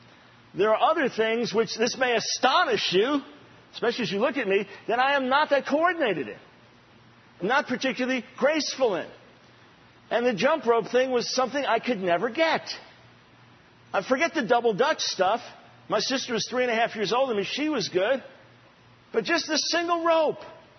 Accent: New York, United States; also born or lived in Manhattan, New York City; I was born in Manhattan, New York City, and then our family moved to Long Island right before I turned 7.

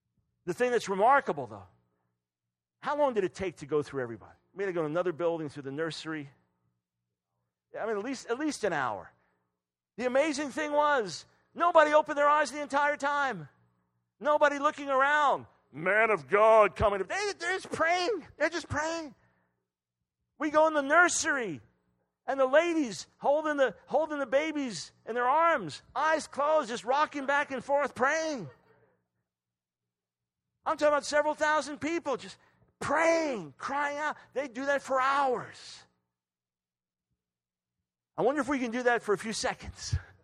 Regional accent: New York, United States; being on the radio every day in New York, being a New Yorker myself

